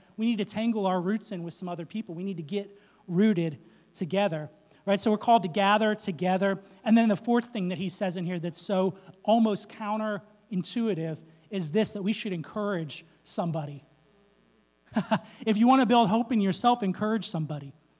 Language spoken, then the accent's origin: English; Florida, United States; And I grew up in Florida. I was born in Florida, and I spent more time in the first few years of my life in the water than on land